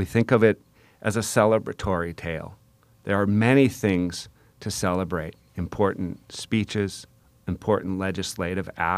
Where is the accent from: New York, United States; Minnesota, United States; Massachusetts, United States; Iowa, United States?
Minnesota, United States; But once you move out further, I grew up in Minnesota. I had never seen those photographs before.